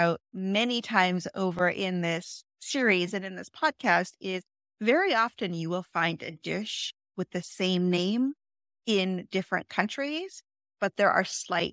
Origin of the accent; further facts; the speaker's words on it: Trinidad & Tobago; I'm Trinidadian